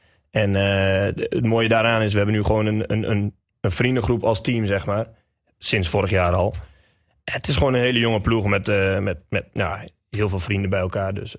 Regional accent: Westerbork, Drenthe, Netherlands; ik kom altijd al uit Westerbork. Dus ik heb er altijd al gevoetbald.

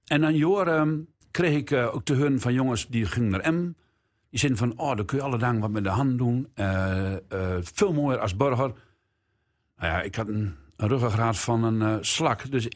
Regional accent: Gorssel, Gelderland, Netherlands; also born or lived in Emmen; Want mijn zuster is er nog geboren. Anderhalf jaar na mij. En toen ben wij verhuisd naar Gorssel, bij Dimder.

